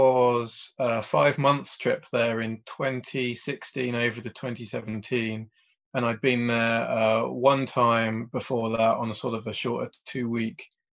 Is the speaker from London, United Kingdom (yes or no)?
yes; Croydon, London, United Kingdom; So I was born and brought up in London, so I've really not moved very far in my life.